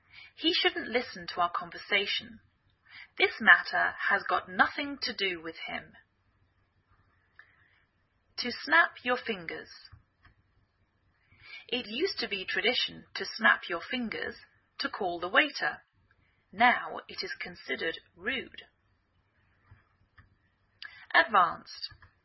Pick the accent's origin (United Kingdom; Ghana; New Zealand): United Kingdom; England; now in United States